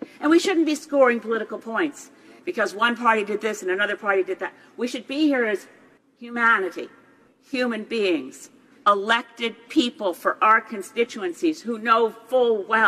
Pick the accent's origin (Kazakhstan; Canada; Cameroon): Canada; We are Canadian parliamentarians, and we can together achieve the pathway that's been put before us by the world scientists.